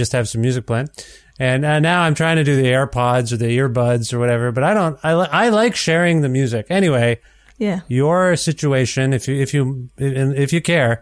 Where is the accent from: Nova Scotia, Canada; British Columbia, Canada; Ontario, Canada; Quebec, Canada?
Ontario, Canada; I'm from Canada. I moved relatively recently across the country. My wife's family is from Alberta, so we moved from Ontario to Alberta